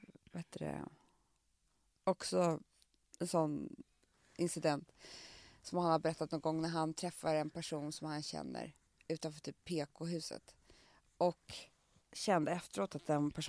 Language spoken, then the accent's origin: Swedish; Stockholm, Stockholm County, Sweden; speciellt också på Söder där jag kommer från.